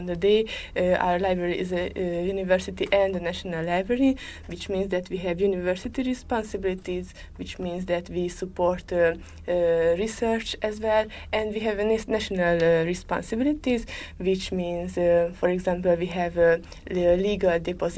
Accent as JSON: {"language": "English", "town": "Debrecen", "region": "Hajdú-Bihar", "country": "Hungary", "second_language": "English", "said": "I'm from Hungary, from Debrecen, the eastern part of Hungary."}